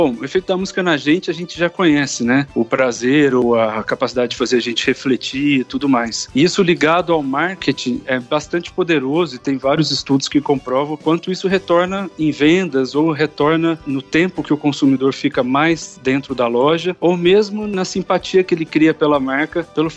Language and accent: Portuguese; Franca, São Paulo, Brazil; now in São Paulo, Brazil; Eu sou de Franca, interior de São Paulo, e sempre fui fissurado por música, tive bandas lá e tudo mais. Quando eu vim para São Paulo com 18 anos, em 2005